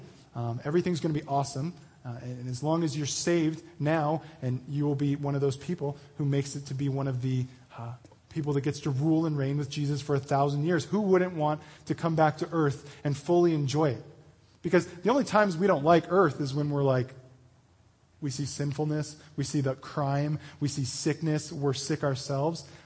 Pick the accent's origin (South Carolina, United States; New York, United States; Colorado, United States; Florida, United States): Colorado, United States; Denver; I grew up in Denver and lived there for my whole life pretty much, except for I've been here for a little while.